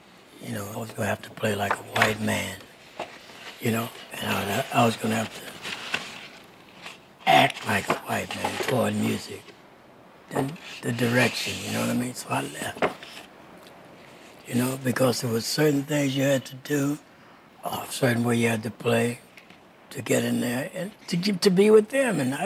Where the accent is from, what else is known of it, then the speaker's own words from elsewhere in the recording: St. Louis, Missouri, United States; Blanton is from St. Louis, from my hometown